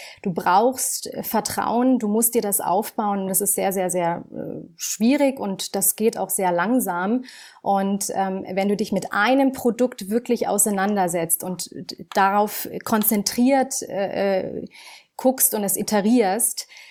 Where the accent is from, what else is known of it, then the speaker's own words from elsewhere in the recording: Tunisia; now in Munich, Germany; Tunesien ist meine Heimat und mein aktueller Wohnort ist München.